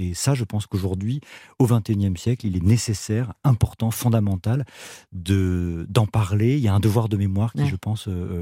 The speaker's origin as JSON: {"language": "French", "town": "Clamart", "region": "Île-de-France", "country": "France", "tie": "born there", "said": "Moi, je suis français. Mmh. Je suis né à Clamart."}